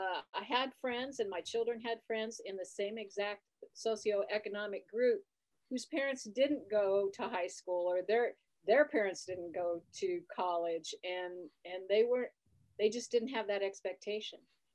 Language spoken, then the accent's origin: English; Longmont, Colorado, United States; born there; And I was born here in Longmont and my kids were born here in Longmont.